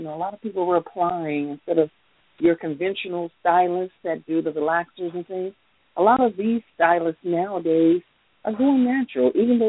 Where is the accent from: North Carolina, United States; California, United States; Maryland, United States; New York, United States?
Maryland, United States; Waldorf; also born or lived in Washington, D.C.; I'm from Waldorf, Maryland. I was born in D.C.